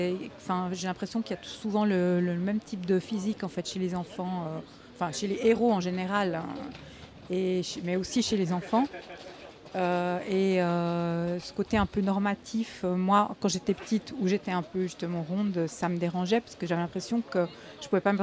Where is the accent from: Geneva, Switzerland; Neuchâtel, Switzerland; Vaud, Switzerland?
Geneva, Switzerland; Je viens de Genève, en Suisse. J'ai fait mes études là-bas.